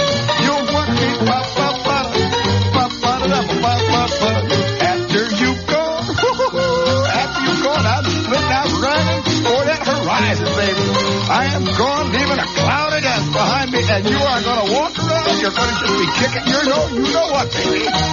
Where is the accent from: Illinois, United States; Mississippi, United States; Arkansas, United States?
Illinois, United States; Chicago; Yeah, I'm from Chicago.